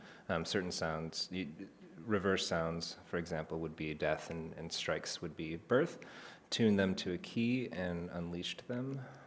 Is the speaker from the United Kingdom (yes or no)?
no; Detroit, Michigan, United States; I grew up in Detroit, Michigan, and I had a lot of cops in the family